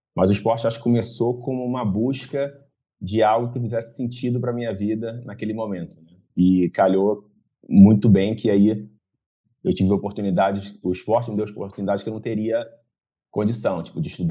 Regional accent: Rio de Janeiro, Brazil; Cresci, nasci no Rio de Janeiro, na capital. Sou carioca da gema, como o pessoal fala, né? Nasci ali em Jacarepaguá, num bairro chamado Praça Seca, muito conhecido como Zona Suburbana, no Rio de Janeiro.

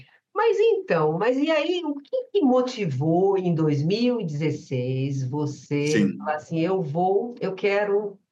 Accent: São Caetano do Sul, São Paulo, Brazil; now in São Paulo, Brazil; Eu sou do ABC também, sou de São Caetano.

